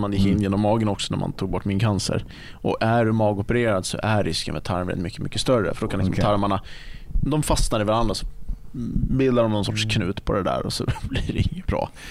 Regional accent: Sweden; Jag är svensk.

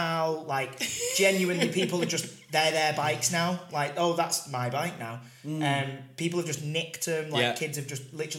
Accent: Wythenshawe, North West England, United Kingdom; where I grew up in Wivenshaw, like you've got the older generation

